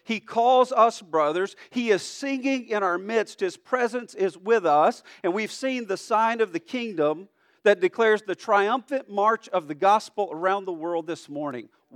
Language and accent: English; Alabama, United States; I grew up in Alabama. I'm an Alabama football fan.